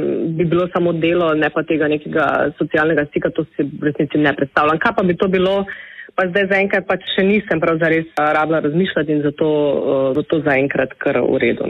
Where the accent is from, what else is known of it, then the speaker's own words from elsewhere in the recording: Maribor, Podravska, Slovenia; now in Logatec, Slovenia; Jaz sem v osnovi iz Maribora, tam sem se rodila, preživela prvih 18 let svojega življenja tam, torej moji starši so še vedno tam. Potem sem šla študirati v Ljubljano in potem je pač nekako življenje prineslo sem v Logatec.